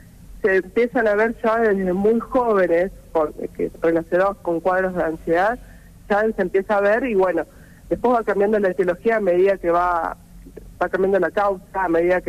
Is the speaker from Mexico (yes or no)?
no; Rosario, Santa Fe, Argentina; Bueno, nosotros somos de Rosario, ¿no?